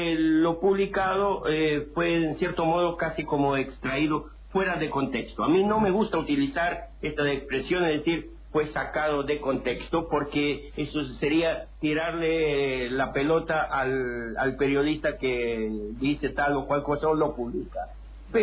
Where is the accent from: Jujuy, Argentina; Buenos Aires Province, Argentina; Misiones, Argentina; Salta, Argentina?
Misiones, Argentina; Campo Grande; yo estaba radicado en Buenos Aires, donde ejercía mi profesión, pero yo soy oriundo de Campo Grande